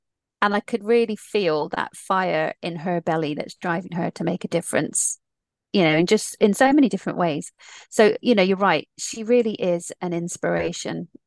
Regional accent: United States; I grew up in the States.

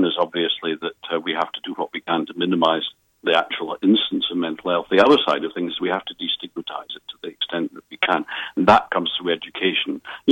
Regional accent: Scotland, United Kingdom; moved away; One of the nice things about being a Scot abroad is that you don't need to worry too much about the local politics

